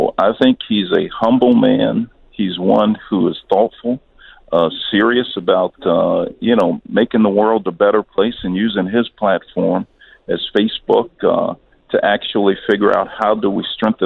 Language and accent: English; Chicago, Illinois, United States; I grew up in Inglewood. I'm proud of the community.